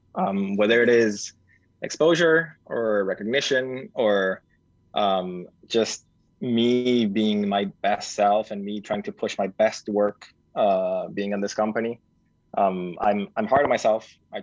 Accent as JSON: {"language": "English", "country": "Argentina", "said": "I was a designer from Argentina"}